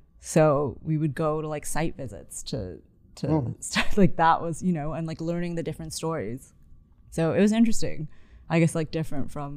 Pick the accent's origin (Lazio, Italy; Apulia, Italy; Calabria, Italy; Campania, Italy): Lazio, Italy; Rome; I think growing up in Rome, it's like, you know, art and design is kind of very much like every day